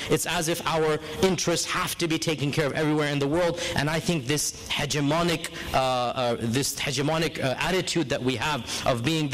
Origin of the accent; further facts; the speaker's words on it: United States; And again, I say this as an American